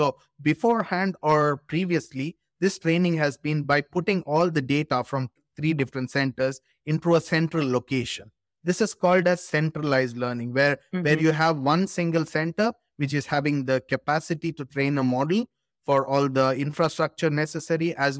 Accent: Mangalore, Karnataka, India; moved away as an adult; now in Germany; I come from Mangalore. This is a coastal town in India. So I did my electrical engineering in Mangalore itself. And then I came for my master's in smart system here to Germany.

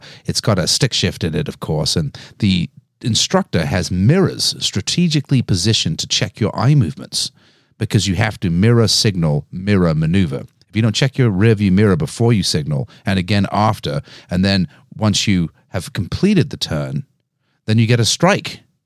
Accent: England, United Kingdom; also born or lived in United States; as an expatriate, though I was born here in the United States, I grew up in England. I'll often think that I was made in England.

